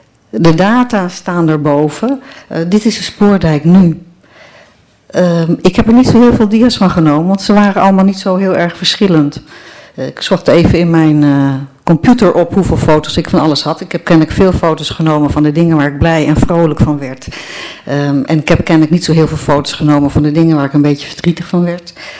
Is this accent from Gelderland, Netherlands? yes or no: no; Vinkeveen, Utrecht, Netherlands; also born or lived in Badhoevedorp / Mijdrecht / Amsterdam; now in Uithoorn, Netherlands; Ik woon sinds 5 jaar op de Bosmuis in Uithoorn. Ik ben in Badhoevedorp geboren, in Vinkeveen en Meidrecht getogen. En na 33 jaar Amsterdam ben ik weer in de regio komen wonen in Uithoorn.